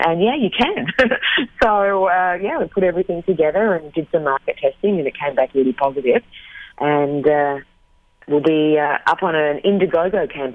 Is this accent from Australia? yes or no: yes; Australia; also born or lived in Beijing; now in Santa Monica, United States; And I'm from Australia originally. So it's great to be here. Not too different. I came via China, so I was in Beijing for 8 years before heading over to the U.S.